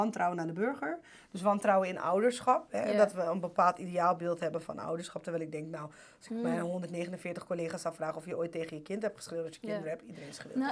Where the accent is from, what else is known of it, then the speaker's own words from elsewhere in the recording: Amsterdam, North Holland, Netherlands; ik ben natuurlijk opgegroeid in de Bijlmer, vertelde ik toen. En ik weet inderdaad als kind, ik woonde in Kouwenoord, dat is dan een galerijflat.